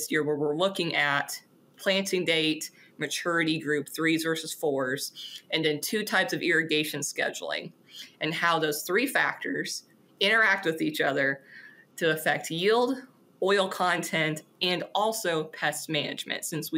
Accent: Tennessee, United States; A little bit about myself is I'm originally from Southeast Tennessee, so kind of the foothills of Appalachia in old tobacco country

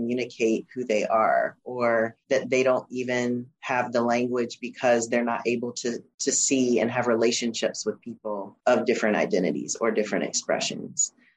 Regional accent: North Carolina, United States; born there; Well, I was born about an hour from Quala Boundary, which is where a lot of my ancestors are from. So in Western North Carolina, in the mountains.

